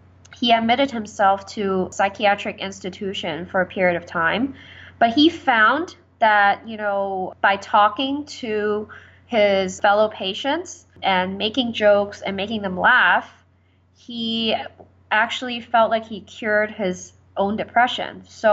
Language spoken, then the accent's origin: English; Canada; also born or lived in Hong Kong; Well, I always had this plan because I am Canadian. It's just that I spent a lot of time overseas.